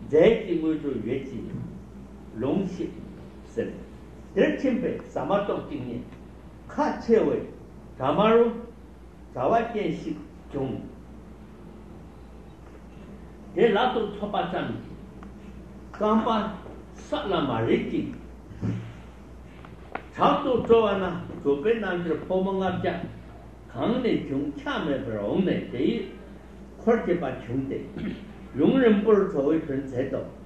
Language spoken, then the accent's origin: Chinese; China; 我们中国人们中国的神话叫有，练成过的丹嘛